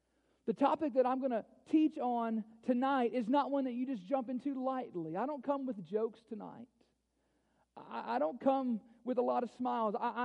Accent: Bowling Green, Kentucky, United States; I grew up in Bowling Green. I've been here, you know, most of my life

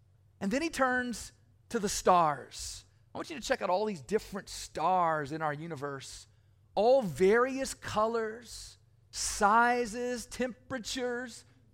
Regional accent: Bowling Green, Kentucky, United States; as I was growing up in Bowling Green, Kentucky.

